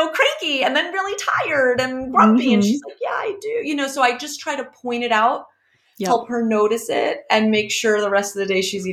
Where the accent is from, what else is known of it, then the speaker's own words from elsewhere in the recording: New York, United States; Like I'm a New Yorker.